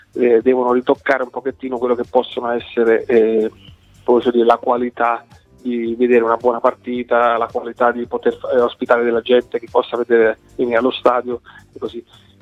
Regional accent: Viareggio, Tuscany, Italy; Io sono di Viareggio

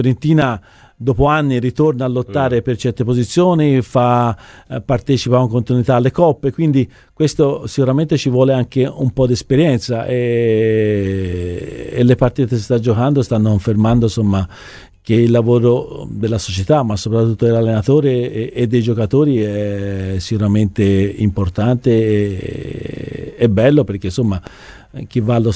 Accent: Florence, Tuscany, Italy; per me fiorentino, allenare la primavera fu un'esperienza bellissima.

